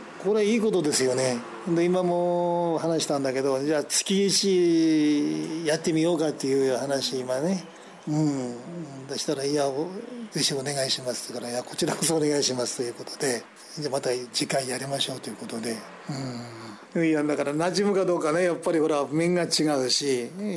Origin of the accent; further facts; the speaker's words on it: Naraha, Fukushima, Japan; それで、まあ、生まれ故郷の楢葉の方に親父の介護しながら帰ってきたわけよ